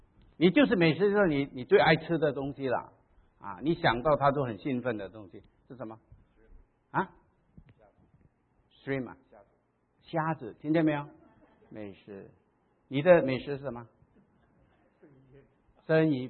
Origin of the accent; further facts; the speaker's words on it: Malaysia; 我是马来西亚来的啊